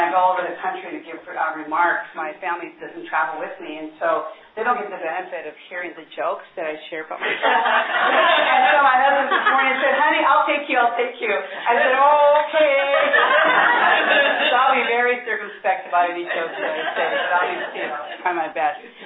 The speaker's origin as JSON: {"language": "English", "region": "California", "country": "United States", "said": "I'm proud to say I'm a Chicana from California, and I'm okay with that."}